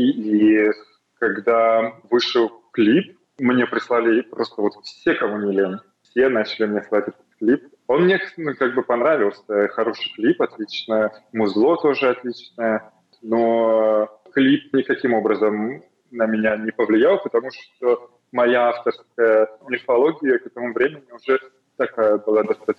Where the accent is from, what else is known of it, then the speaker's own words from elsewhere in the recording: Russia; moved away; несмотря на то, что я уехал из России, я как бы Россия никуда не уехала из меня, и я нахожусь в цифровом пространстве, в русском